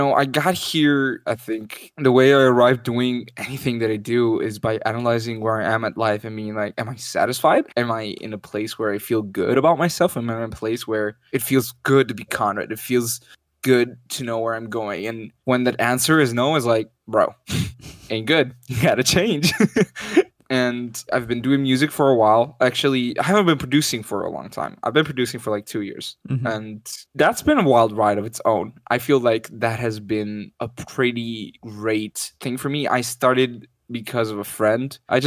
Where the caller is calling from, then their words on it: Tuscany, Italy; I'm calling from Tuscany, Italy.